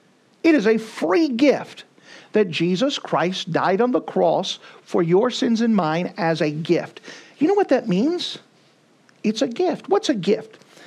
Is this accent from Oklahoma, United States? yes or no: yes; Altus, Oklahoma, United States; born there; I was born on February the 9th, 1978, in Altus, Oklahoma, in the middle of the worst blizzard recorded in Texas and Oklahoma history.